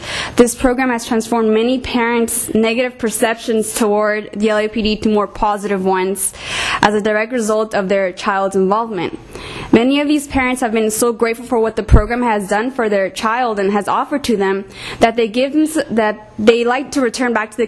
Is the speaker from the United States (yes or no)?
yes; Hollywood, California, United States; the youngest of four children to hardworking Mexican immigrants. I have been born and raised in Hollywood, in an area where youth are often drawn to join gangs and to do drugs.